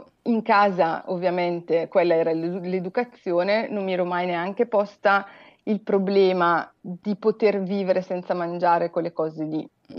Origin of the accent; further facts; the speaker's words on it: Brescia, Lombardy, Italy; now in Ticino, Switzerland; io sono di Brescia, ho vissuto gli ultimi 10 anni a Brescia, in un paese dove l'attività principale è l'allevamento di maiali.